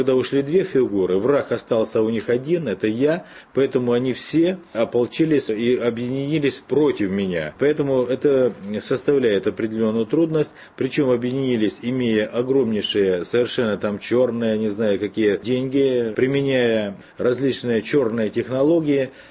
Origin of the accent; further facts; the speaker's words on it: Krasnodar, Krasnodar Krai, Russia; Ну, я человек города, я краснодарец, я кубанский казак